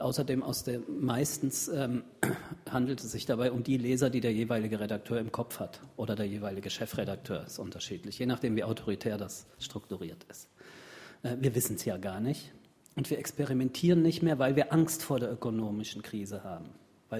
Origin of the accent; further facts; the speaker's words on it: Frankfurt, Hesse, Germany; in dem Sommer das Weite gesucht und Frankfurt, meine Heimat, wieder aufgesucht habe.